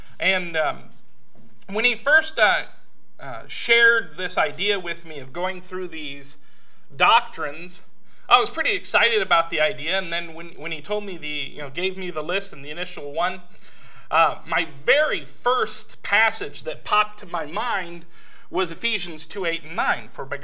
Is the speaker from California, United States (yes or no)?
yes; California, United States; I said, I grew up in California. Whole time I was there, never heard of anybody.